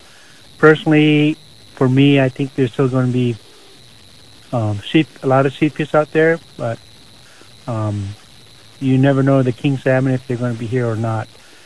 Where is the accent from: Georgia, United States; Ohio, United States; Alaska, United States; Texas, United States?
Alaska, United States; Toksook Bay; I'm from Tuxuk Bay, Alaska.